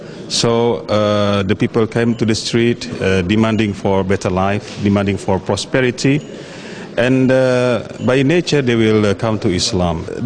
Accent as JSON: {"language": "English", "country": "Indonesia", "said": "I'm from Indonesia."}